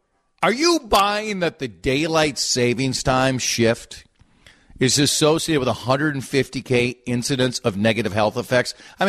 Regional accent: Minnesota, United States; Guess where we're from? Minnesota.

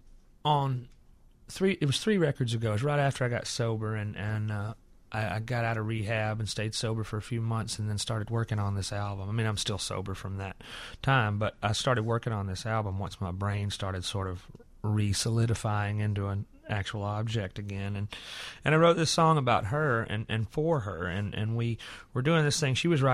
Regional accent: Alabama, United States; you know, I grew up in Alabama, and there are a lot of open-minded people there, more than most people would realize probably

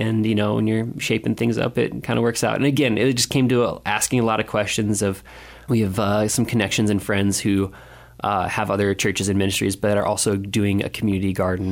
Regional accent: Iowa, United States; even growing up in Iowa, you look at just the amount of food that's actually produced in the Midwest.

